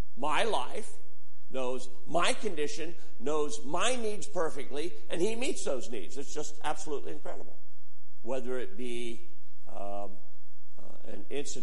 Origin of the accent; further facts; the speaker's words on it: Freeburg, United States; I can remember growing up in Freeburg, moving back to the area, purchasing the home I have right now